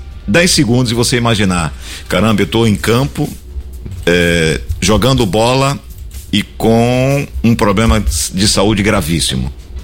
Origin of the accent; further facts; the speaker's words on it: Uauá, Bahia, Brazil; na época de escola, lá na minha terra, em Uauá, a gente acordava de madrugada